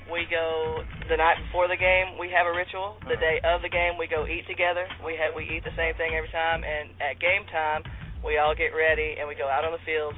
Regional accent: Fort Worth, Texas, United States; number 54, and I play center. I'm from Fort Worth, Texas.

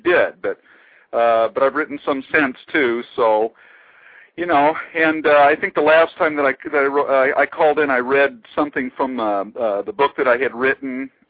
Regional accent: California, United States; I'm from Central Coast of California. I'm not too far from you.

